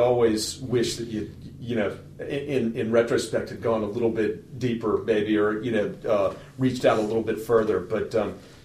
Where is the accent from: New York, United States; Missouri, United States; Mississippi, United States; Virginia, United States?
Virginia, United States; having grown up with parents from West Virginia, but I grew up in Virginia, but it had gone back there in the summers